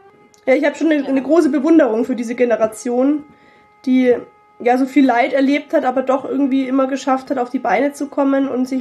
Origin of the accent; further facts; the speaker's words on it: Rosenheim, Bavaria, Germany; ich wohne in Rosenheim, das ist südlich